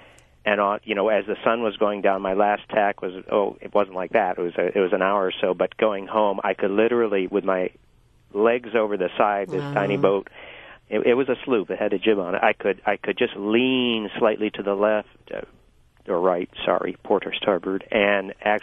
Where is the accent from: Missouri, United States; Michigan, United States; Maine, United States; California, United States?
Maine, United States; Boothbay Harbor; now in Madison, United States; I grew up, I'm here in Madison, but I grew up on Costa Maine in Booth Bay Harbor